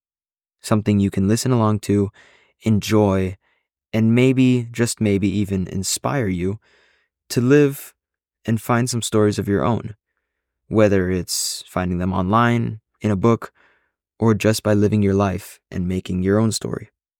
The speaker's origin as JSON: {"language": "English", "region": "Florida", "country": "United States", "said": "I'm a high schooler. I'm from Florida, and I am a lover of stories."}